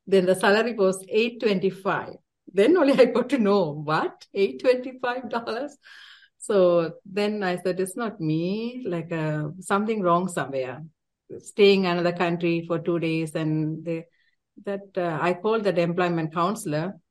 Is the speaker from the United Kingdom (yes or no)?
no; Sri Lanka; English is a second language; I said, I am from Sri Lanka and the Tamil community, but if another person not in Sri Lankan, I could join